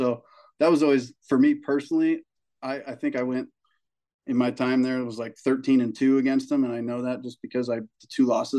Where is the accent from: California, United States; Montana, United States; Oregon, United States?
California, United States; Carlsbad; We come from Carlsbad, which is, it's like a beach town. There's money here. It's not like the richest place in San Diego